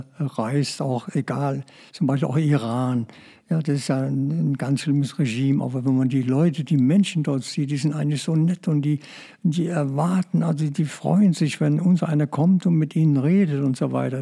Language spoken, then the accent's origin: German; Kausen, Rhineland-Palatinate, Germany; Ja, ich bin in dem schönen Ort Kausen geboren. Das liegt in dem idyllischen Seintal. Gehört zu der Verbandsgemeinde oder Gemeinde Großmeischert. Großmeischert liegt auf dem Berg und wir haben halt schön geschützt in diesem Kausen gelebt.